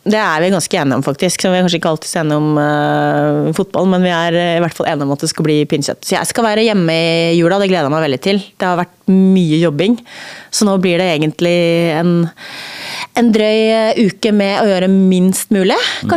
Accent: Re, Vestfold, Norway; Du må huske på at jeg kommer fra Re kommune I Vestfold.

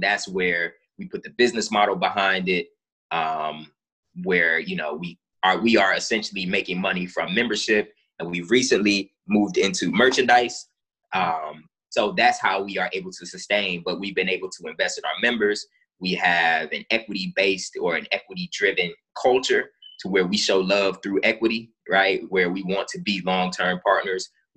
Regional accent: Ohio, United States; I'm originally from Ohio, and Kentucky is the state directly south of Ohio, right?

